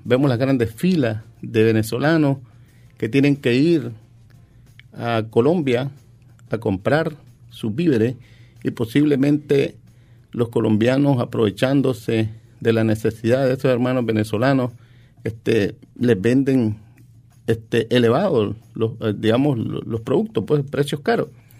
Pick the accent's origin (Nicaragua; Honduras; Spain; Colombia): Nicaragua; León; now in Matagalpa, Nicaragua; Yo estoy de León.